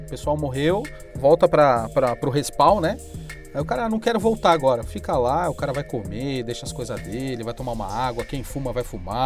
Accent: São Paulo, Brazil; Eu sou de São Paulo

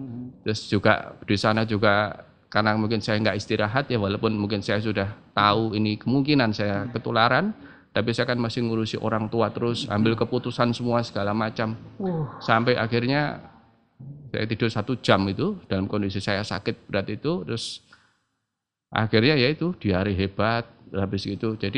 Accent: Surabaya, East Java, Indonesia; Lahir di Surabaya.

